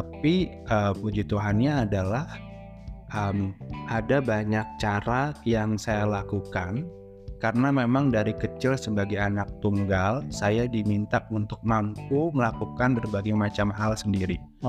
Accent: Cikampek, West Java, Indonesia; Dan sesimpel karena saya dari Cikampek ya

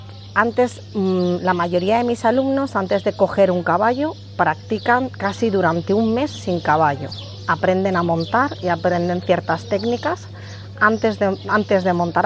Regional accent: Valencia, Valencian Community, Spain; vengo de Valencia.

